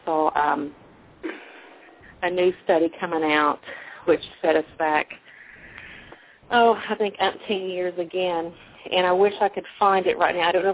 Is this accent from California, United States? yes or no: no; Kentucky, United States; I don't think that I grew up with those prejudices. And I'm from Eastern Kentucky.